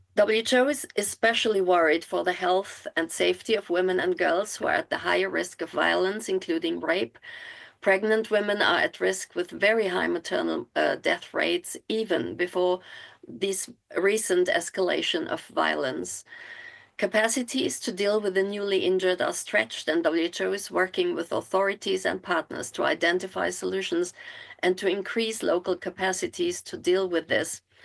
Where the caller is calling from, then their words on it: Geneva, Switzerland; I'm talking from Geneva